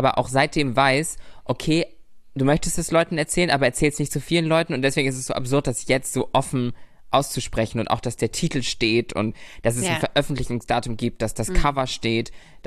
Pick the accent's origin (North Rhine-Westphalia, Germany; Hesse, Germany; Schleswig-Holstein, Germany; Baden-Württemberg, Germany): Schleswig-Holstein, Germany; Lübeck; Good old Lübeck, ja. Ich habe da immer gesessen im alten Kinderzimmer von meinem Bruder und habe da runtergeschrieben.